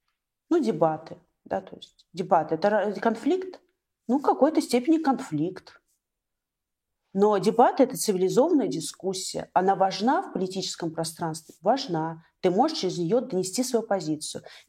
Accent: Moscow Oblast, Russia; Ну, в детстве. Я жила в Подмосковье все время. Подмосковье такое прекрасное место.

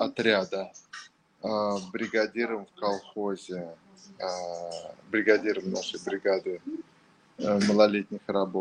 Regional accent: Moscow, Russia; born there; Я родился в Москве, на краю города, в 74-м.

